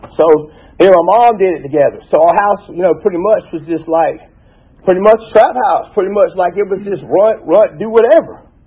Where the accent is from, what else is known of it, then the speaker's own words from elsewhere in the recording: College Park, Georgia, United States; also born or lived in Montgomery, Alabama; I was born in 1978 in Montgomery, Alabama. A lot of people say that's what's wrong with me. But I only lived in Alabama 1 year. My dad was from Alabama, mom from College Park.